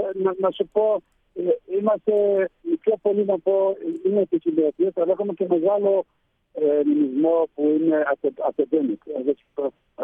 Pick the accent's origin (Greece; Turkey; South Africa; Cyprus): South Africa; Ήταν εδώ και εδώ γεννήθηκα με τον αδερφό μου εδώ, στην Νότια Αφρική. Γεννήθηκα εδώ.